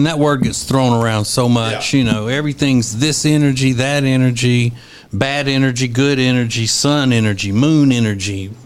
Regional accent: United States; I'm an American.

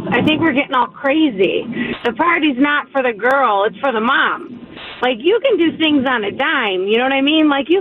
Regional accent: Buffalo, New York, United States; I'm from Buffalo, New York.

